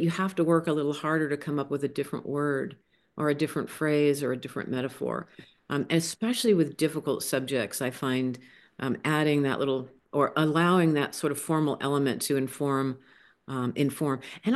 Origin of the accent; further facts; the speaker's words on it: Tucson, Arizona, United States; I grew up in Tucson, the Sonoran Desert, so the desert is in my blood.